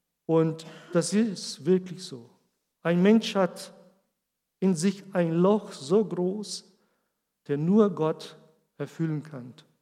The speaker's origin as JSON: {"language": "German", "country": "Brazil", "moved": "yes", "lives_now": "Germany", "said": "Und ich kann ein Beispiel von mir geben, dass wir sind aus Brasilien vor 9 Jahren und wir haben nichts mitgebracht, nur Klamotten und so."}